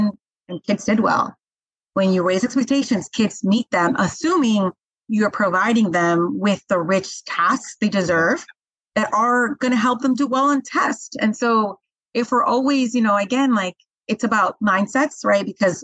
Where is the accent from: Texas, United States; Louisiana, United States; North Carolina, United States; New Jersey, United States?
New Jersey, United States; I'm from the South Bronx, right? I'm from Jersey, but I work in the South Bronx.